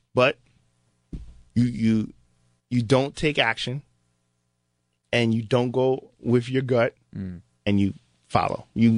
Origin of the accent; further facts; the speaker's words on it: New York, United States; And I'm from Long Island.